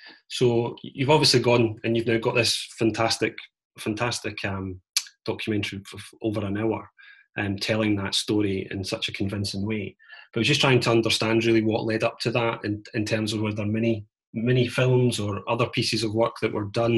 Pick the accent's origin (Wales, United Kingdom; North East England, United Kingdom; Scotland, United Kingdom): Scotland, United Kingdom; Glasgow; I'm from Glasgow in Scotland.